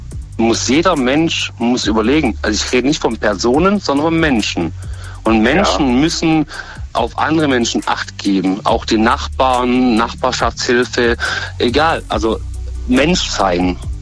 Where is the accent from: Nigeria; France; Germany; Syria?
Germany; Baden-Württemberg; now in Stuttgart, Germany; ich bin nicht gebürtiger Stuttgarter, sondern vom Bodenseeraum.